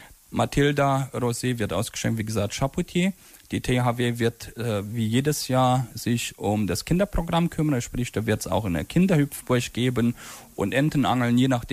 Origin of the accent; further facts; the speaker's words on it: Transylvania, Romania; moved away; Und wir waren vor 4 Jahren in Siebenbürgen zusammen. Ich wollte ihm und seiner Frau meine Heimat zeigen, halt eben die ganze Region dort